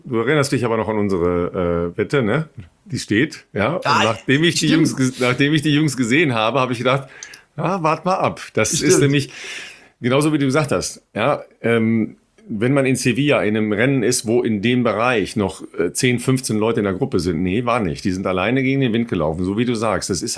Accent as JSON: {"language": "German", "town": "Dorsten", "region": "North Rhine-Westphalia", "country": "Germany", "tie": "born or raised there", "said": "Das ist direkt neben meiner Heimatstadt Dorsten."}